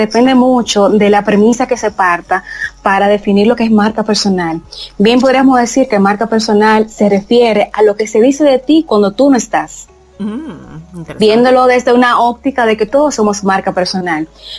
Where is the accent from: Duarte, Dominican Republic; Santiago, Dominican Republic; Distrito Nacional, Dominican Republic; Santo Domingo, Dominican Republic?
Santiago, Dominican Republic; Santiago de los Caballeros; soy una orgullosa santiaguera, la ciudad corazón